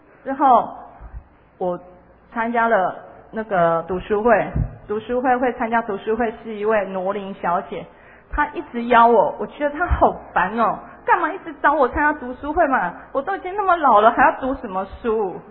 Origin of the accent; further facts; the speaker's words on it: Taiwan; 我们台湾人